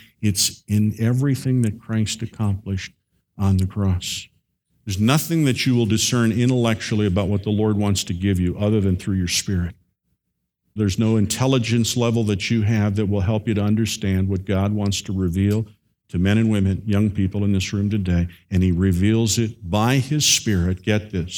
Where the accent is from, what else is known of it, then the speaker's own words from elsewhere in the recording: Chicago, Illinois, United States; I grew up in the Chicago area